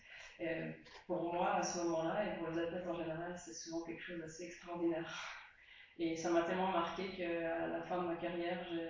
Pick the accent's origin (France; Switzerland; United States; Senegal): Switzerland; je viens de Suisse, j'habite à Lausanne.